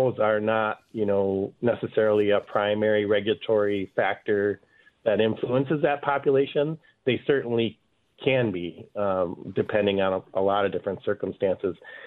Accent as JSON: {"language": "English", "region": "Wisconsin", "country": "United States", "said": "I'm originally from Wisconsin, so I grew up listening to your program, and I'm just happy to be here, and thank you."}